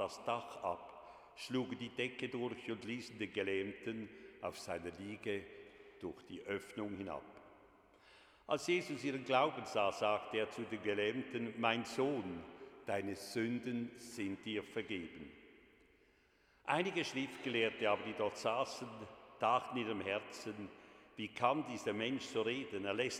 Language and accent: German; Basel, Basel-Stadt, Switzerland; Nun bin ich als Diakon, das hat sich längst gezeigt, der Fasnacht als Basler im Allgemeinen nicht so ganz abgeneigt.